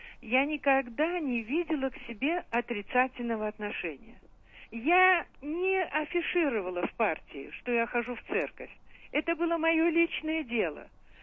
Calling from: Saint Petersburg, Russia; Я из Петербурга. Мне 68 лет, я врач. Я хожу в церковь с 57-го года.

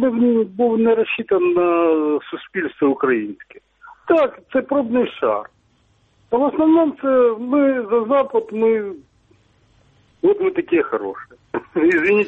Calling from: Kropyvnytskyi, Kirovohrad Oblast, Ukraine; з міста Кропивницький.

